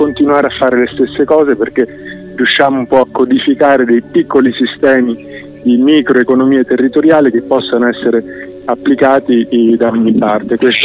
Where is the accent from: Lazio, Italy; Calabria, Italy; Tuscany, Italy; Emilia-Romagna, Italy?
Lazio, Italy; Rome; now in Armungia, Italy; sono nato e cresciuto a Roma, dove ho studiato. Ho deciso di passare un periodo ad Armungia, avendo trovato un piccolo lavoro. Poi sono passati ormai 10 anni